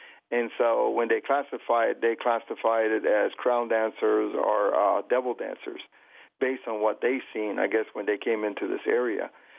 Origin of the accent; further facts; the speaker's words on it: United States; takes us as Indian people and this country in a direction that we shouldn't go